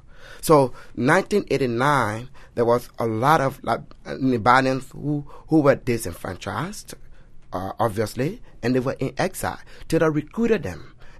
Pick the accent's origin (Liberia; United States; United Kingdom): Liberia; Nimba County; I grew up in Nimba County, and so I witnessed a lot of brutalities in the country.